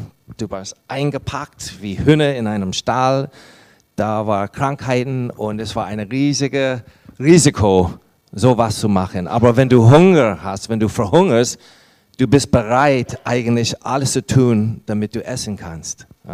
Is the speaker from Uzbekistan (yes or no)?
no; United States; German is a second language; das ist ein guter deutscher Name, aber vielleicht kennt ihr meinen Dialekt, ist von irgendwo anders. Ich komme aus den USA.